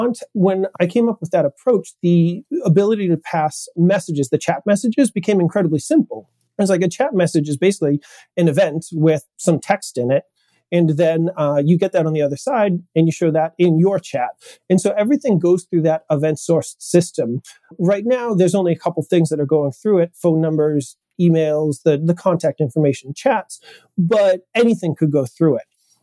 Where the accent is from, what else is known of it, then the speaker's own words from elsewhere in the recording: Massachusetts, United States; I have an ID that's been issued from my home state of Massachusetts